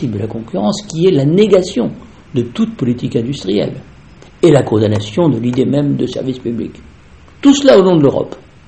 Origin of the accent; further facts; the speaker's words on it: Belfort, Bourgogne-Franche-Comté, France; born there; Moi, je suis né à Belfort.